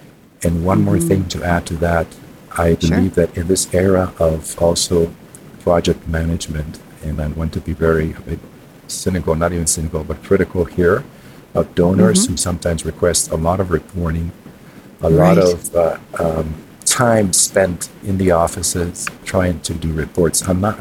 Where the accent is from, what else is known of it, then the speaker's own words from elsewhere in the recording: Germany; especially our Western mindset. I come from Germany.